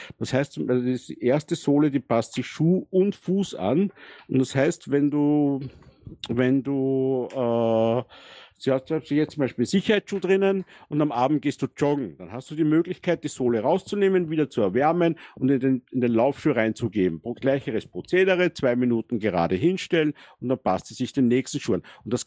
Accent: Linz, Upper Austria, Austria; now in Vienna, Austria; ich komme ursprünglich aus Linz, lebe aber jetzt in Wien.

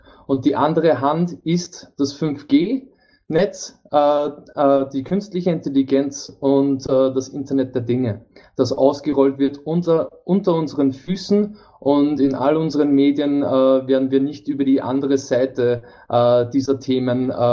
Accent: Upper Austria, Austria; born there; ich bin eigentlich gebürtig aus Oberösterreich und bin zweisprachig erzogen worden mit Deutsch und mit Englisch.

